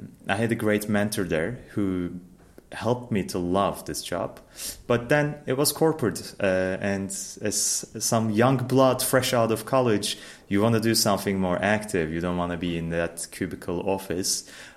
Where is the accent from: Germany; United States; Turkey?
Turkey; Istanbul; I'm actually born and raised in Istanbul. I lived there for 25 years.